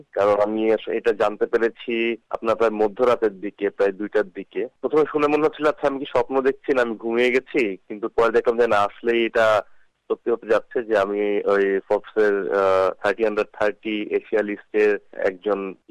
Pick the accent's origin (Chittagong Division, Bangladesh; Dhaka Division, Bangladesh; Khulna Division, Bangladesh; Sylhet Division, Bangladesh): Sylhet Division, Bangladesh; Srimangal; আমি আসলে ছোটবেলায় বড় হয়েছি আপনার শ্রীমঙ্গলে, আমার বাবা তখন একটা টি গার্ডেন এর ম্যানেজার ছিলেন